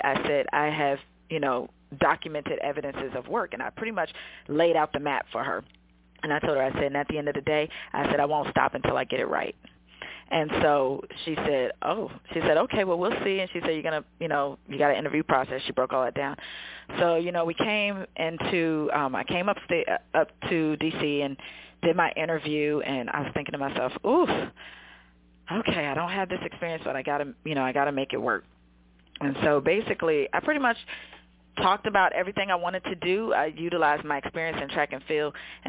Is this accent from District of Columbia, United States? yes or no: yes; Washington, District of Columbia, United States; back in my hometown. I'm a native of Washington, D.C.